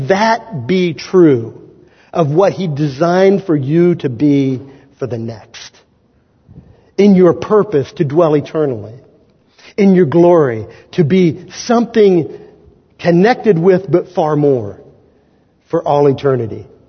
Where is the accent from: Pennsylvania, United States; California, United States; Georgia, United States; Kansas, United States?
Kansas, United States; born there; I was born in Kansas, so I can make fun of Indiana too.